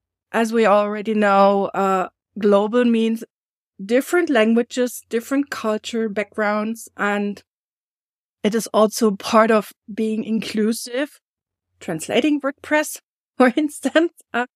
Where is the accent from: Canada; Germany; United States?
Germany; because living in Germany, I was born and raised in Germany.